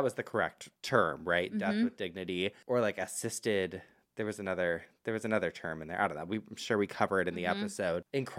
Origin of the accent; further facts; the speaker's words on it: Florida, United States; So a few days ago in my hometown in Florida, a woman shot and killed her terminally ill husband.